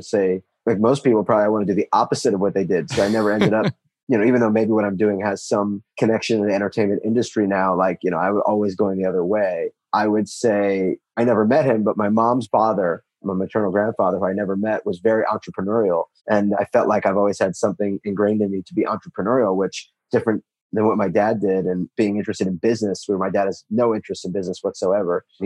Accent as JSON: {"language": "English", "town": "Los Angeles", "region": "California", "country": "United States", "tie": "born or raised there", "said": "You know, Valley here in Santa Fernando Valley in LA is a nice place to grow up. You know, a little bit of suburbia, very, very close to LA."}